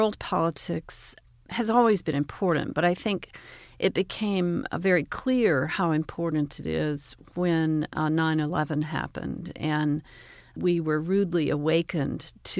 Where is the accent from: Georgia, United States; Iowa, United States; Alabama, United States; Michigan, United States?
Alabama, United States; Well, I grew up in Alabama. Mm-hmm. I grew up in rural Alabama, so it's something of a surprise that I globetrot.